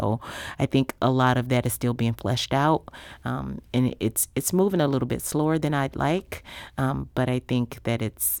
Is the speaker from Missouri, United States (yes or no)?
yes; St. Louis, Missouri, United States; And so I grew up in that neighborhood. I moved away and went to college, but I was blocks down from Beaumont High School and came back to be there on purpose